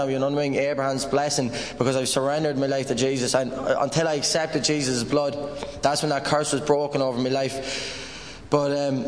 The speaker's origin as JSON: {"language": "English", "town": "Sligo", "region": "Connacht", "country": "Ireland", "tie": "born or raised there", "said": "I grew up in Sligo. I grew up in the roughest part of Sligo, and growing up, I grew up with my mother and my 3 sisters and my father."}